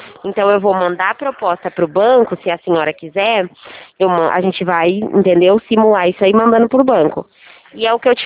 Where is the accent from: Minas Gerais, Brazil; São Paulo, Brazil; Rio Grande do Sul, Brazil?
São Paulo, Brazil; sou do estado de São Paulo.